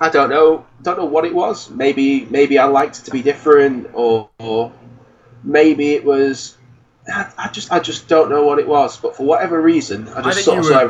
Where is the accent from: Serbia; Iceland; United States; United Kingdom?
United Kingdom; Stockport, North West England; I grew up in Stockport, so most of the people, Stockport's sort of seen as Man City territory now